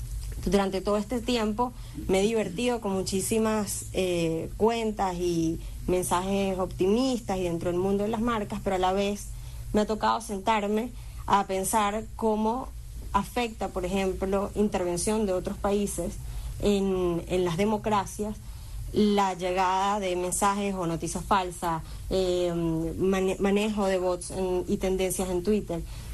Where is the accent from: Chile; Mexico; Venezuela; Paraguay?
Venezuela; no solo tengo 33 años, soy venezolana y soy hija de cubanos que tuvieron que emigrar de Cuba